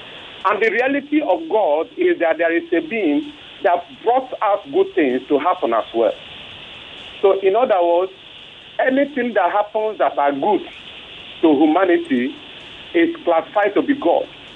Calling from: Lagos, Nigeria; calling from Lagos.

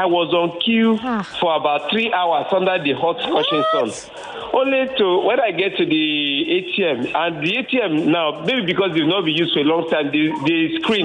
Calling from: Lekki, Lagos, Nigeria; I'm calling from Awoya, Lekki.

